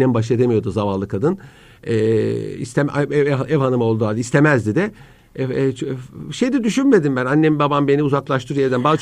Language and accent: Turkish; Ankara, Turkey; Ben Ankara'da doğdum büyüdüm. Ankara'da bile otomobil azdı.